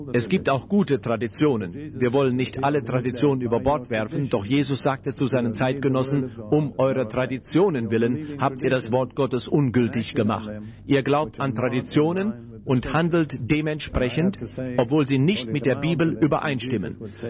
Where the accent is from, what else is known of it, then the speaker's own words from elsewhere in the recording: United Kingdom; Ich stamme aus Großbritannien. Ich kann euch sagen, dass die Briten auch ihre Vorurteile haben. In meiner Kindheit bekam ich viele davon mit auf den Weg.